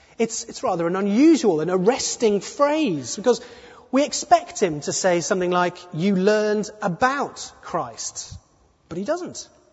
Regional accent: England, United Kingdom; Now I'm criticizing my own people here. I'm English, and I'm happy to be English.

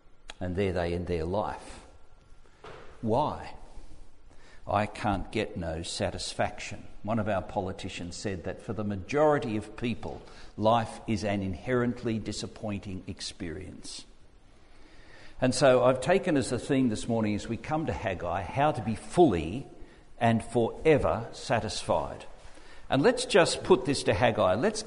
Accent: Australia; So I said, I'm from Australia. We're from Australia, which is a wonderful place, a stable democracy, a prosperous country, a beautiful country

